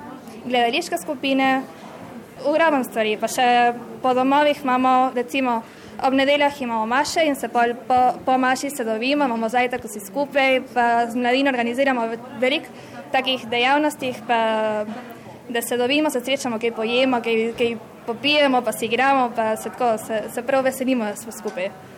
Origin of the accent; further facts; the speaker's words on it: Buenos Aires, Argentina; Prihajam iz Buenos Airesa, učim v slovenski šoli v Buenos Airesu.